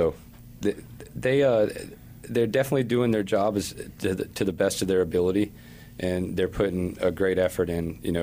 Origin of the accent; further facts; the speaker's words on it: Florida, United States; I grew up in Florida, and I've seen tons of hurricanes and never anything on this level.